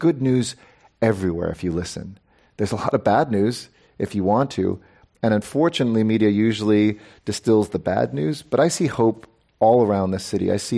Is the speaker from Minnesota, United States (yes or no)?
no; California, United States; I'm from California.